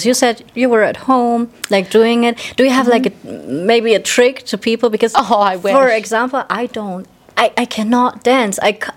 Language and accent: English; Gelsenkirchen, North Rhine-Westphalia, Germany; English is a second language; Okay, so let's not talk about my hometown Gelsenkirchen